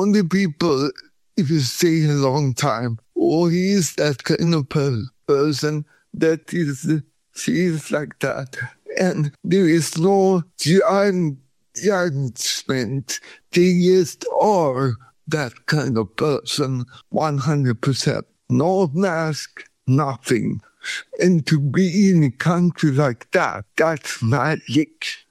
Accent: Sweden; English is a second language; now in Thailand; since I grew up in Sweden

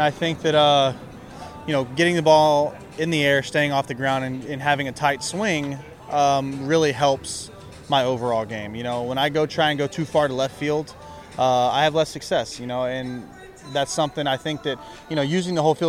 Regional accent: Beaumont, Texas, United States; You know, I'm a Texas guy, and I'm from the Houston area-ish. You know, I'm from Beaumont, which is about 80 miles from Houston.

